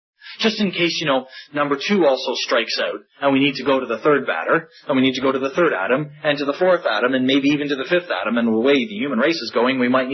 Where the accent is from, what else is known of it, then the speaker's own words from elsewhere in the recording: Canada; born there; My parents, as some of you know, come from Egypt. They were born in Egypt. I was born in Canada. But my brother was born in Egypt.